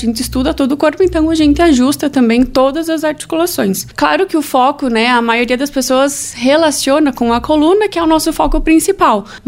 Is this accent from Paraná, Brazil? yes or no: no; São José do Ouro, Rio Grande do Sul, Brazil; Não, eu sou de São José do Ouro e eu atendo aqui em Campos Novos a cada 15 dias